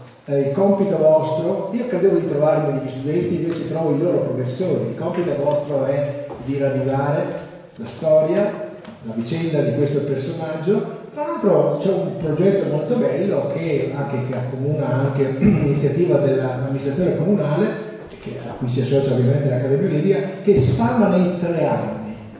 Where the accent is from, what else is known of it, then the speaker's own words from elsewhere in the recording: Costozza, Veneto, Italy; con la pietra di Costozza, quella bianca, quella del mio paese.